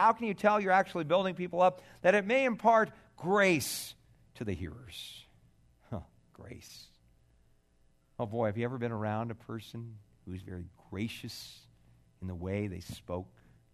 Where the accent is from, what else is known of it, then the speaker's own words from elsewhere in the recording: California, United States; I'm from Southern California.